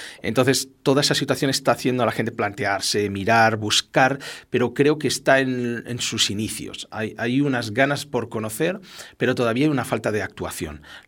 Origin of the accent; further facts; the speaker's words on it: Tarragona, Catalonia, Spain; como catalán, que he nacido en Tarragona y toda mi vida me he educado pues bilingüe, educado, pues bueno, mi padre de Granada con mucha gente, mi madre de Barcelona, pues muchos emigrantes, ¿no?